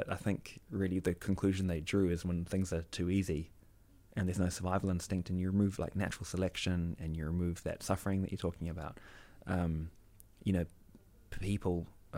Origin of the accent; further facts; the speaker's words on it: Waiheke Island, Auckland, New Zealand; I grew up on Waiheke Island, So it was really nice.